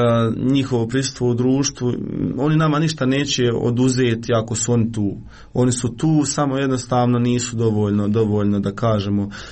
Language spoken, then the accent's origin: Serbian; Foča, Republika Srpska, Bosnia & Herzegovina; Ja sam iz Foče, to jest iz Miljevine kod Foče, imam 23 godine.